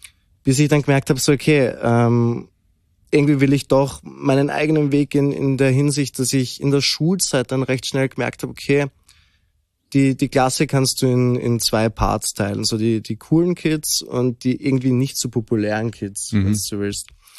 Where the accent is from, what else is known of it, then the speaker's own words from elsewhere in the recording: Graz, Styria, Austria; ich komme aus Graz, bin 24 Jahre alt